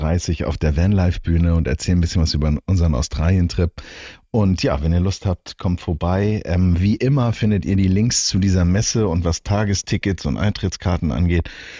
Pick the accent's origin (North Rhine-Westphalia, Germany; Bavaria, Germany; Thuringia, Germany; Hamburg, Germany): Hamburg, Germany; wir als Hamburger sind ja alle schon mal Barkasse gefahren